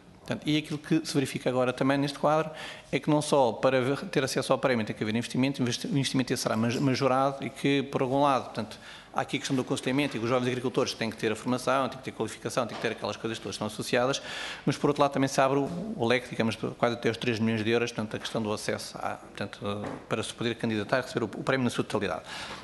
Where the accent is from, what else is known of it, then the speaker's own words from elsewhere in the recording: Oeste, Portugal; eu sou do Oeste